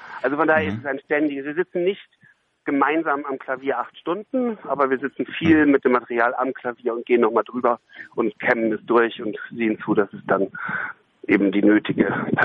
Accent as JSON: {"language": "German", "region": "Berlin", "country": "Germany", "said": "Wir haben es natürlich in Berlin spielen lassen, weil wir sind Berliner."}